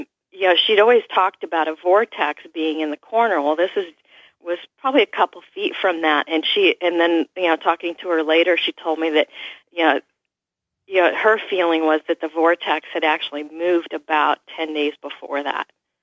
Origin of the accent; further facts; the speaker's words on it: Iowa, United States; you're talking mid-60s, and I grew up in Iowa on a farm